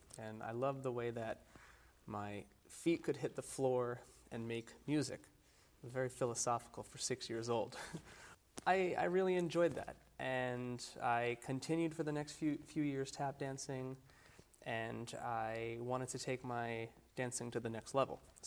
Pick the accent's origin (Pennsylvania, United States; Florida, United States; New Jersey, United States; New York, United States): New Jersey, United States; Old Bridge; I grew up in New Jersey, right here, not far away in Old Bridge.